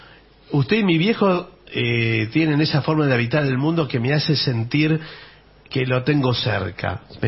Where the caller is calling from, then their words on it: Rosario, Santa Fe, Argentina; de Rosario